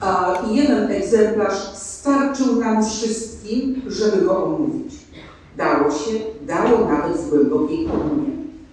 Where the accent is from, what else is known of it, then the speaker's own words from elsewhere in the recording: Kęty, Lesser Poland, Poland; born there; Wychowałam się w rodzinie katolickiej, zarówno ze strony ojca, zarówno ze strony matki. Urodziłam się z innej strony Galicji dawnej, w Kętach. To jest taka mała mieścina.